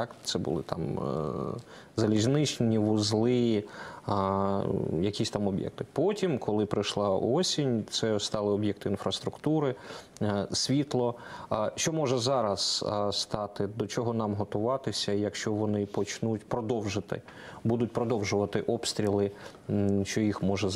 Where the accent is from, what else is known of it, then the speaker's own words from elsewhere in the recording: Zaporizhzhia, Zaporizhzhia Oblast, Ukraine; Я з Запоріжжя, я можу сказати, що так, у нас не завжди була дуже проста там ситуація